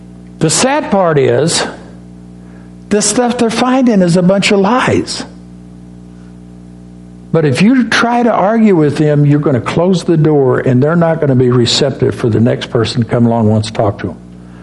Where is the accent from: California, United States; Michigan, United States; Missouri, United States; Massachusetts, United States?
Missouri, United States; also born or lived in Arkansas; And I grew up in Missouri and Arkansas in the mountains in the Bible Belt.